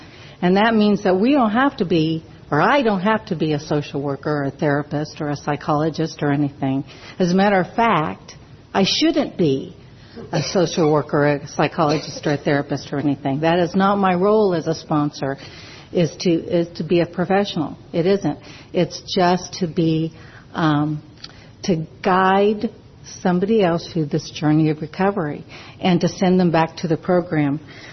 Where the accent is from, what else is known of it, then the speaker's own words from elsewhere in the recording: Wichita, Kansas, United States; And I am from Wichita, Kansas. And I am so happy to be here in Atlanta and at the International.